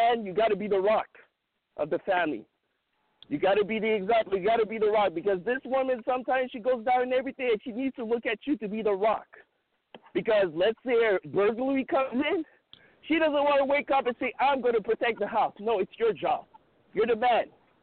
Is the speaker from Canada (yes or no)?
yes; Montreal, Quebec, Canada; I'm from Montreal, Canada, and I know family in New York.